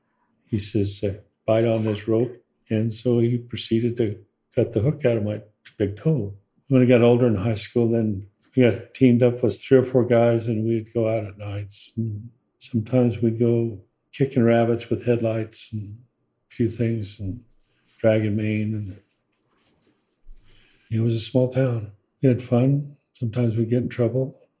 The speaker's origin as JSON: {"language": "English", "town": "Bicknell", "region": "Utah", "country": "United States", "tie": "born or raised there", "said": "I was born in Slaney, Utah, but we lived in Bicknell, Utah. And my dad was a rancher, farmer, and my mother was a housewife."}